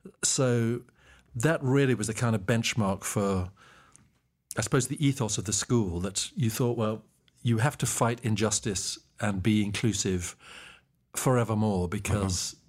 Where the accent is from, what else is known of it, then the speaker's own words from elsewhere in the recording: Mbabane, Hhohho, Eswatini; I was born and raised in Mbabane, Swaziland, which has now changed its name to Eswatini, which is the smallest country in the southern hemisphere. It's wedged between Mozambique and South Africa, in Southeast Africa.